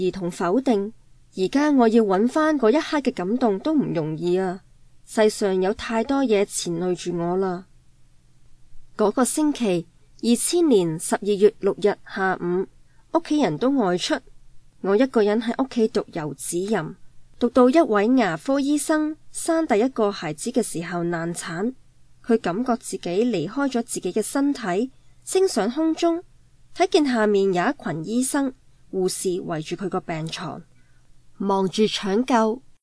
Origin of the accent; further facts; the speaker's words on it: China; 令到我呢个喺中国土生土长嘅人都渐渐感到好唔适应。